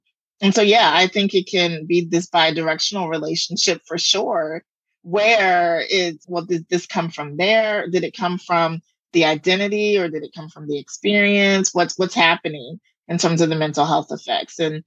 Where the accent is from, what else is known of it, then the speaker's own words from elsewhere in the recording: the South, United States; And I'm from the South.